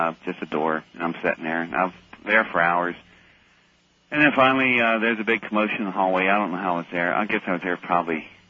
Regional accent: West Virginia, United States; born there

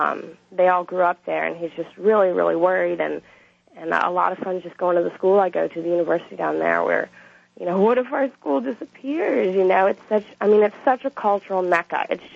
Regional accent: New Orleans, Louisiana, United States; because we're all from New Orleans, and it's not really sinking in completely

